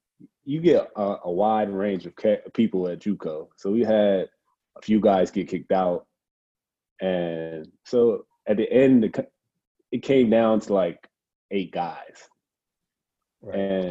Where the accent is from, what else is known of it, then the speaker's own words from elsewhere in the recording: Delaware, United States; also born or lived in Pennsylvania; Yeah, I grew up in Delaware. I moved to Delaware when I was in middle school. So we lived right across the border in Pennsylvania before that.